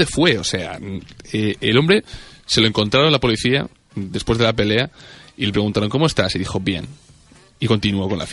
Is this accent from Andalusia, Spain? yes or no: no; Valencian Community, Spain; yo soy medio valenciano. Entonces, o sea, yo soy valenciano, pero de sangre manchega.